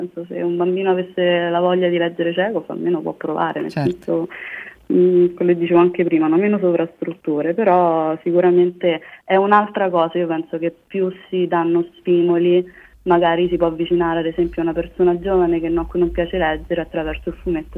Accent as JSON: {"language": "Italian", "town": "Latina", "region": "Lazio", "country": "Italy", "said": "a parte nella mia città natale, io sono di Latina"}